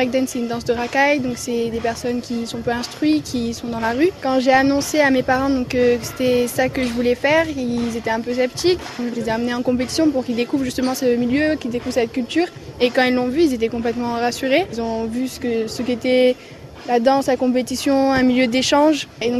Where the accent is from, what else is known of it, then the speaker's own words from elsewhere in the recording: Cadenet, Provence-Alpes-Côte d'Azur, France; j'ai 17 ans et je viens de Cadenet dans le Vaucluse.